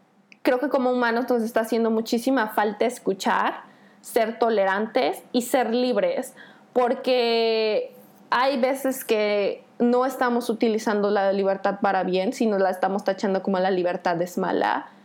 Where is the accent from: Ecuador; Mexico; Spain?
Mexico; Yo soy mexicana, hoy me encuentro en México